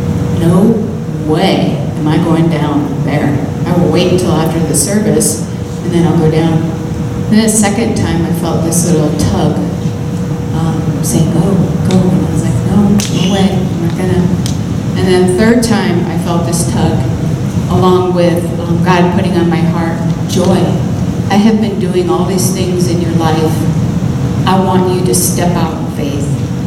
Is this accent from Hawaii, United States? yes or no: no; Phoenix, Arizona, United States; I'm from Phoenix, pretty much, and I used to go to North Phoenix Baptist Church.